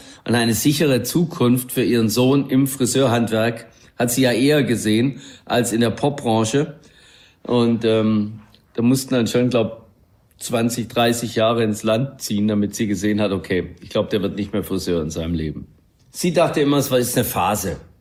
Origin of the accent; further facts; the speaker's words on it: Baden-Württemberg, Germany; weil man ja normalerweise zu Hause immer das beste schwäbische Essen bekommt als Schwabe